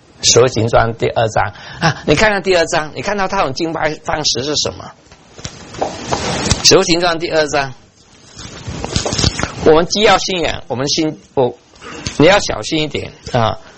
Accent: Taiwan; 我是在台湾学校长大的，

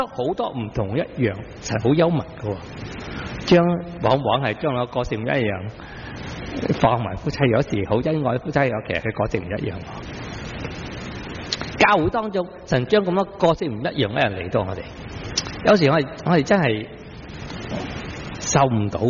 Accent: Guangdong, China; 咁我哋中国人最叻嘅广东人话

